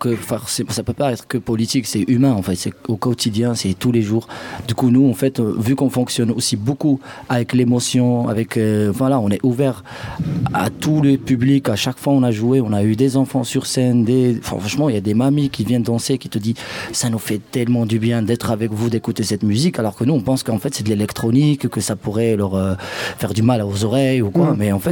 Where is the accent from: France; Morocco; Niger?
Morocco; parce que je viens du Maroc